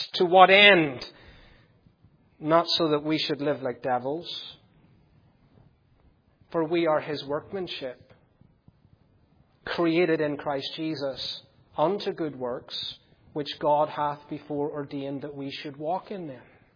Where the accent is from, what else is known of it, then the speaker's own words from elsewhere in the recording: United Kingdom; You know I'm British.